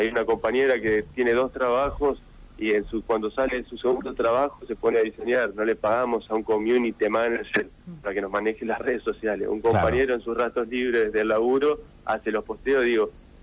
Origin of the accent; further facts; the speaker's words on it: Rosario del Tala, Entre Ríos, Argentina; now in Santa Fe, Argentina; hace 12 años que vivo en Santa Fe, nací y me crié en Rosario del Tala, Entre Ríos, y bueno, y elegí a Santa Fe como la ciudad para vivir.